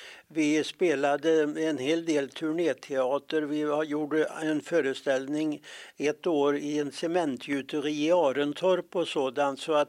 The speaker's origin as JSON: {"language": "Swedish", "town": "Vara", "region": "Västra Götaland County", "country": "Sweden", "said": "vi är huvudsakligen från Vara, så det var ganska naturligt med det namnet."}